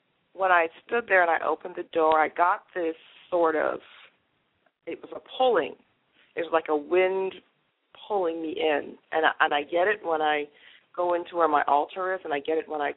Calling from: Atlanta, Georgia, United States; I'm calling from Atlanta.

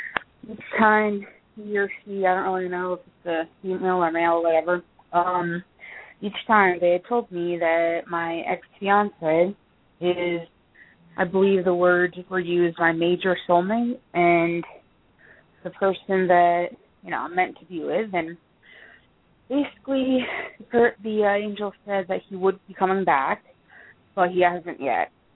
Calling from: Vermont, United States; I am calling from Vermont.

